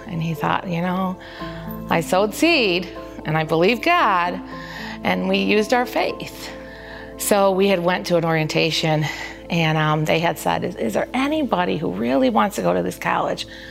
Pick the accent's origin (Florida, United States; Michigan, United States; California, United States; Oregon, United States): Michigan, United States; Sterling Heights; I'm from Sterling Heights, Michigan.